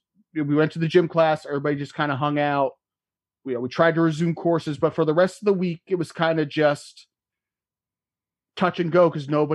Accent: United States; Like, do I care enough as an American about these people?

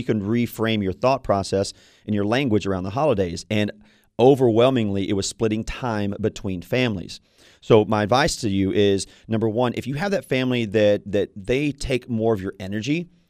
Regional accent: Louisiana, United States; Like in my family, I'm from Louisiana, right?

